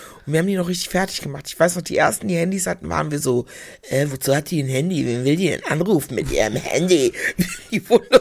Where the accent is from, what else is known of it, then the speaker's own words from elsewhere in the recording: Meckenheim, North Rhine-Westphalia, Germany; Meine Erinnerung beginnt tatsächlich in Meckenheim bei Bonn, da wo ich groß geworden bin.